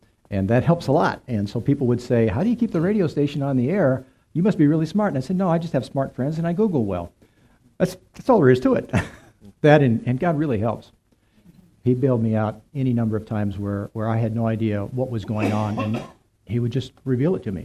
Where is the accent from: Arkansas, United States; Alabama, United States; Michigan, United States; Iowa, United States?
Iowa, United States; I was raised in Iowa. I'm not sure how much I grew up.